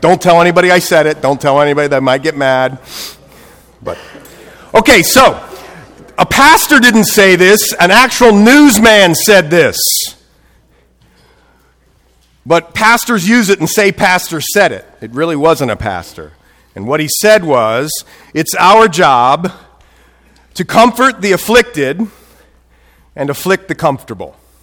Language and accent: English; Columbus, Ohio, United States; I'm from Columbus, Ohio, okay? Originally.